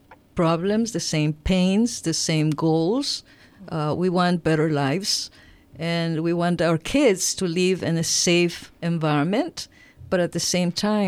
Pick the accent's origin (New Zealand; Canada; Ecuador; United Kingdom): Ecuador; now in United States; I'm originally from Ecuador. I came here in 69. So my home is this really... My kids grew up here. We are a biracial family.